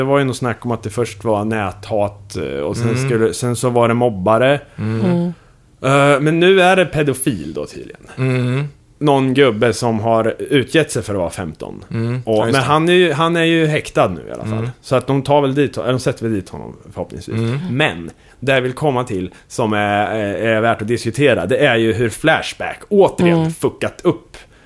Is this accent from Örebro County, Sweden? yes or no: yes; Kumla, Örebro County, Sweden; eftersom jag är från Kumla